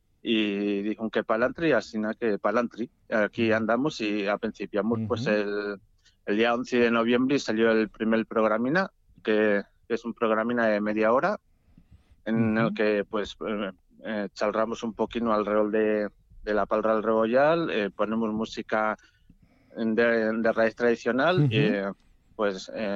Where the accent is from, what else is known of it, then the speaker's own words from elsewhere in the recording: Madrid, Community of Madrid, Spain; born there; emigraron a Madrid, sí, que es donde nací yo, en Madrid.